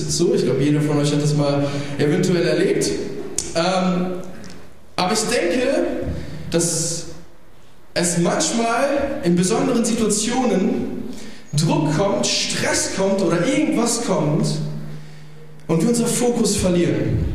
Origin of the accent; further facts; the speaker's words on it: Italy; Ich bin auch Italiener, von daher ist es auch gar kein Ding so.